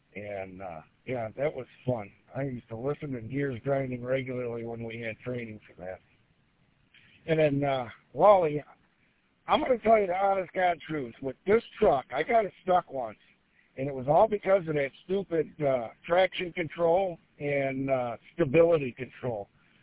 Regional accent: Michigan, United States; I'm from Michigan. This is normal.

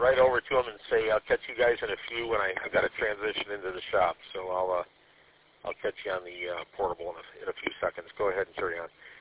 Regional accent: Armada, Michigan, United States; I came from Armada, where I feel like we lost power every week, to I live in the middle of nowhere now

